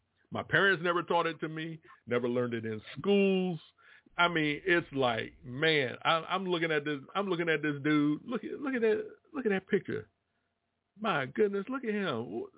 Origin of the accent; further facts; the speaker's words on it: Virginia, United States; born there; I was born in Virginia.